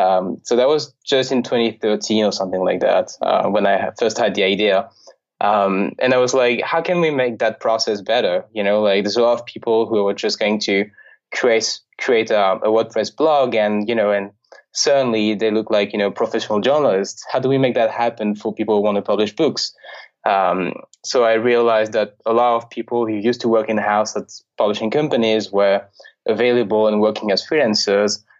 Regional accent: Paris, Île-de-France, France; English is a second language; also born or lived in Toronto, Canada; So I'm from Paris. I was born and raised in Paris. Studied most of my studies in Paris as well, in France.

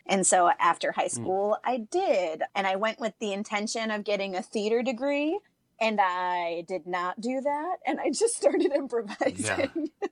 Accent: California, United States; So I grew up in California. My dad was an actor.

